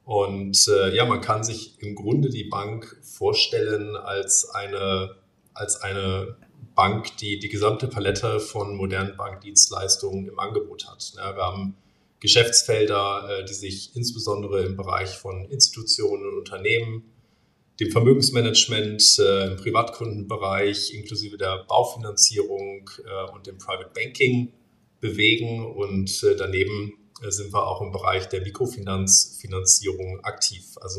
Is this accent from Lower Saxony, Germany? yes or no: no; Bremen, Germany; bin gebürtiger Bremer.